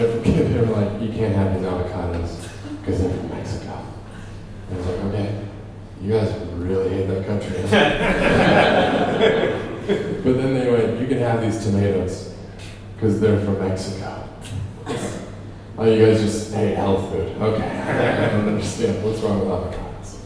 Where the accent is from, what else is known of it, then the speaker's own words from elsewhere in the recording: Canada; Yeah, I'm in from Canada.